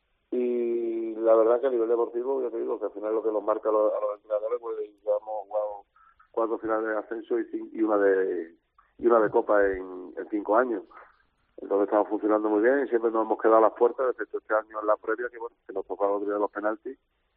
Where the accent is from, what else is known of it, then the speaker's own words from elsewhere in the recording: Badajoz, Extremadura, Spain; Pero yo soy de Badajoz, pero llevo aquí viviendo ahora ya para 12 años